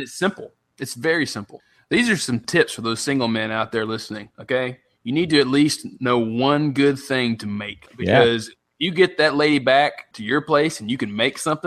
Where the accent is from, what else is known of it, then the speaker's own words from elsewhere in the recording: Tennessee, United States; The thing that's famous in my hometown is Dixie Gunworks, which is an antique.